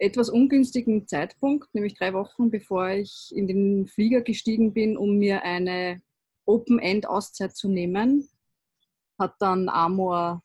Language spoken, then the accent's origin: German; Vienna, Austria; Und ich komme ja ursprünglich aus Wien.